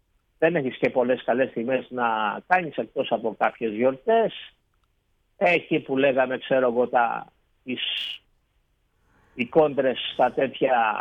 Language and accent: Greek; Koufalia, Central Macedonia, Greece; Ένα χωριό πάνω από το... η Χαλκιδόνα που λέμε, τα Κουφάλια, είναι το τελευταίο χωριό του νομού Κιλκής.